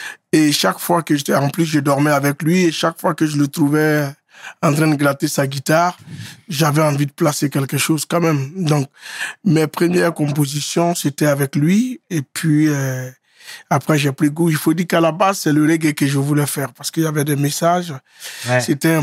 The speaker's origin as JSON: {"language": "French", "town": "Anoumabo", "region": "Abidjan", "country": "Côte d’Ivoire", "said": "nous on vient d'Anou Mambo. Donc c'est toujours, voilà. Et quand les gens viennent à Abidjan aujourd'hui, ils veulent voir où est Anou Mambo, ou à Numambo, c'est devenu comme un petit site touristique."}